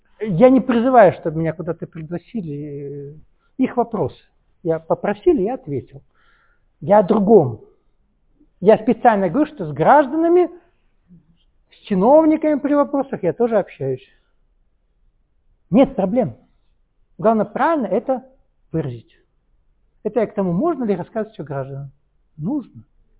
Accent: Kabardino-Balkaria, Russia; Я точно знаю, потому что я вырос в Кабардино-Балкарии

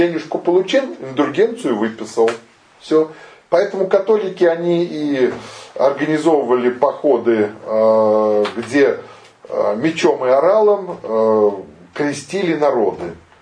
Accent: Russia; Национальность это россиянин. Вот я россиянин. Русский по духу.

